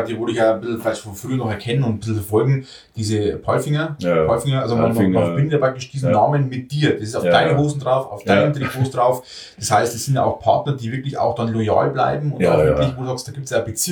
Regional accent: Bavaria, Germany; bei uns in Bayern

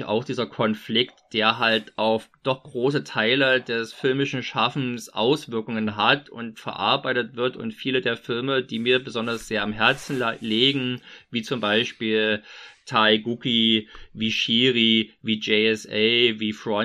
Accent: East Germany, Germany; ich bin ja Ostdeutscher, schon mal erwähnt, ich bin noch alt genug, um noch eine ordentliche Portion mitbekommen zu haben. Ich war also 16, als die Wiedervereinigung kam.

